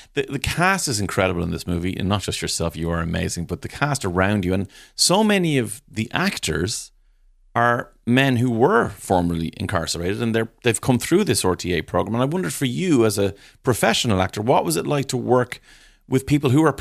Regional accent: Ireland; Certainly it really spoke to me as an Irish man

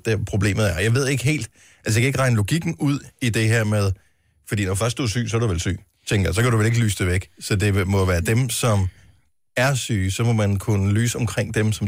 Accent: Region of Southern Denmark, Denmark; jeg er vokset op på Fyn

